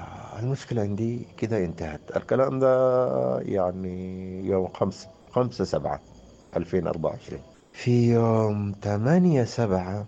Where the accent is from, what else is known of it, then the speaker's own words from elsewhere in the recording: Sudan; أنا قبيلتي سودانية.